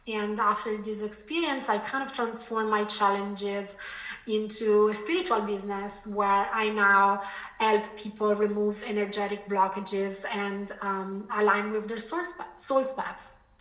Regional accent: Italy; English is a second language; moved away as an adult; now in London, United Kingdom; Okay, so I was born in Italy and I lived there until after university. And then I moved to London.

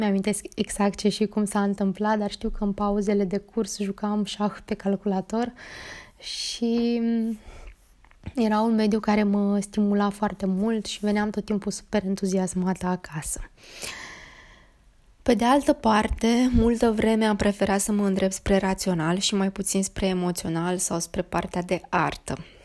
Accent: Roman, Neamț County, Romania; când am început să iau cursuri de Pascal la Clubul Copiilor din orașul meu natal, Roman.

